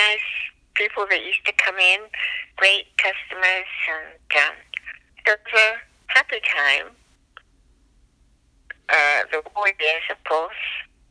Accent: Brimpton Spa, England, United Kingdom; I grew up in Brimpton Spa, a small town in England.

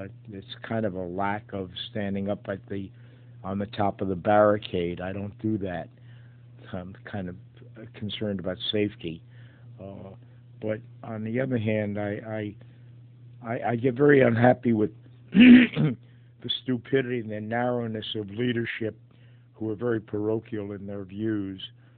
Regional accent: Newark, New Jersey, United States; I was born in Newark and lived there until age 7, until my parents moved out when my father went bankrupt.

